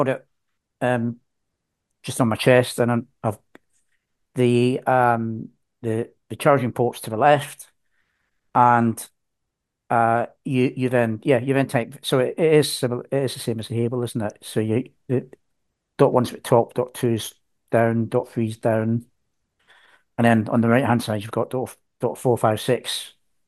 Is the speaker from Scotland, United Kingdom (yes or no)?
yes; Scotland, United Kingdom; accent: Scottish; it's pretty accurate even for my Scottish accent.